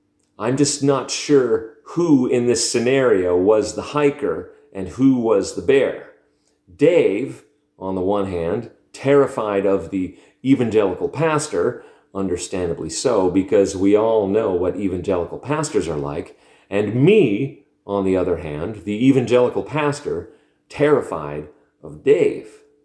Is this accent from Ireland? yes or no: no; Stony Plain, Alberta, Canada; was really close to my hometown in Stony Plain.